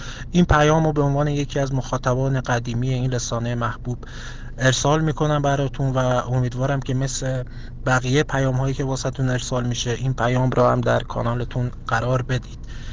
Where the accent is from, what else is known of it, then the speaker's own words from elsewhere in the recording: Iran; من به عنوان یک ایرانی صلاح و ترجیحم اینه